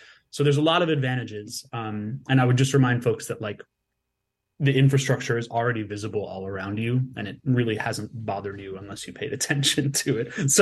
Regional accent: New York City, New York, United States; I'm born and raised in New York City, so my version of like that visual pollution was just noise pollution.

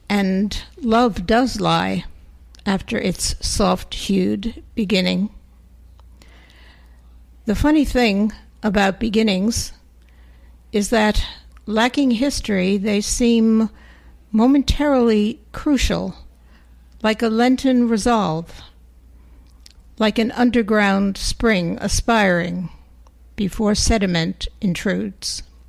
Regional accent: New York, United States; I grew up in the New York Public Library in the Tompkins Square branch in the Village.

